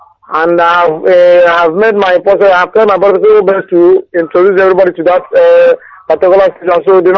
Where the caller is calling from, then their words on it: Aba, Abia, Nigeria; I'm calling from Aba.